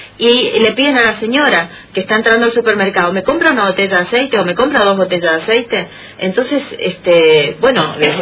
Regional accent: Argentina; Y yo pago el pato como argentina

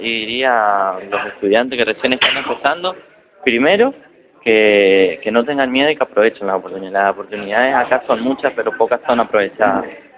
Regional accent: Jardín América, Misiones, Argentina; No, soy de Misiones, sí, pero más del interior de Jardín América.

